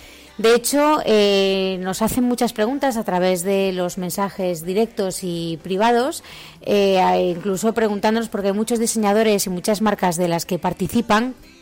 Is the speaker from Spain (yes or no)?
yes; Spain; me enorgullece de lo que somos la sociedad española